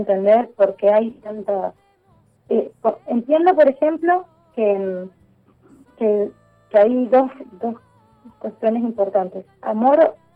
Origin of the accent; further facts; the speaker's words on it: Coquimbito, Mendoza, Argentina; also born or lived in Godoy Cruz; now in Las Heras, Argentina; Pero he pasado por muchos lugares, en mayormente, nací, crecí en Coquimbito, en Maipú.